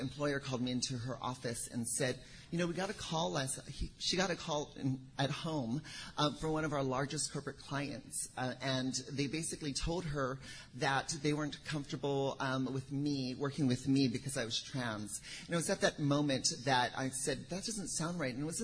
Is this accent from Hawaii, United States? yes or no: yes; Hawaii, United States; born there; My background is I was born here in Kauai in Wilcox Hospital. My mother went into labor at the Coco Palms Hotel